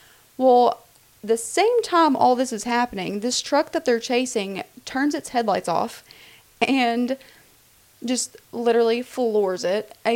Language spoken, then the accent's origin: English; Kentucky, United States; I mean I'm from Kentucky and then that's Colorado, that's all the way on the other side.